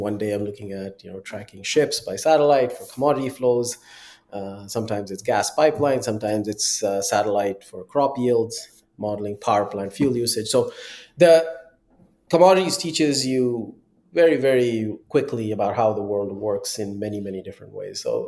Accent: Somerville, Massachusetts, United States; I grew up right outside Boston in Somerville.

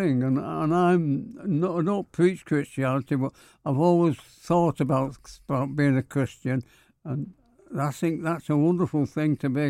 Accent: Manchester, North West England, United Kingdom; Well, I am proud of being a Mancunian because anybody ever asked me the first thing to say, Manchester.

